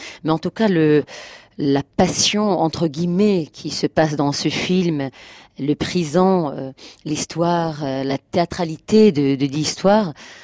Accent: Haifa, Haifa District, Israel; French is a second language; also born or lived in Beersheba / Tel Aviv; Et nous, la famille, on est déménagé de Beersheva au nord d'Israël, à Haïfa. Et quand je me suis grandie, je déménageais encore au centre, à Tel Aviv.

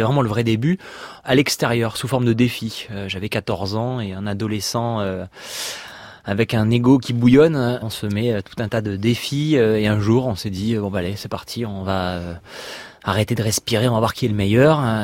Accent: Nice, Provence-Alpes-Côte d'Azur, France; J'ai grandi à Nice, donc au bord de la Méditerranée.

